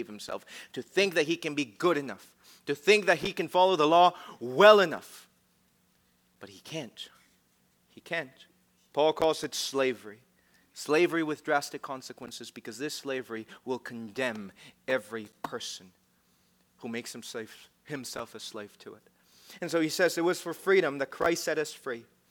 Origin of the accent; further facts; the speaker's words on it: Mexico; For example, I am from Mexico